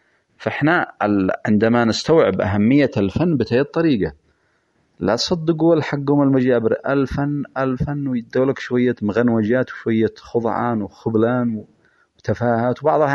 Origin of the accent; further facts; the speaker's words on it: Yemen; إحنا بحاجة ثورة ثقافية، وبحاجة أن نوصل ثقافتنا كشعب يمني